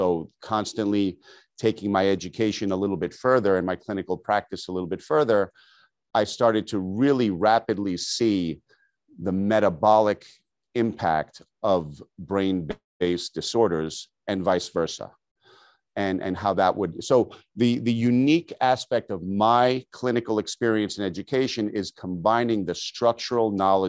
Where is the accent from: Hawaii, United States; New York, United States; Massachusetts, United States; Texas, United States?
New York, United States; Queens; I grew up in New York City and Queens, New York in particular.